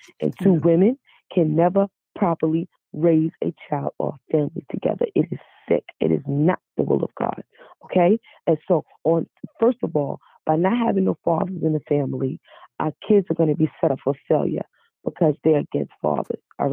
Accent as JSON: {"language": "English", "town": "Charlotte", "region": "North Carolina", "country": "United States", "tie": "born or raised there", "said": "Like, I grew up in Charlotte because my dad was on the run for murder."}